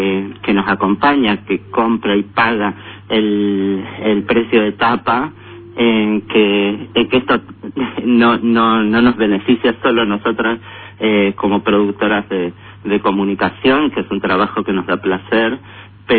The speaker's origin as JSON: {"language": "Spanish", "region": "Buenos Aires", "country": "Argentina", "said": "ha recaído muchísimo en las que somos de Capital Federal, y La Plata, el Gran Buenos Aires, que estamos cerca"}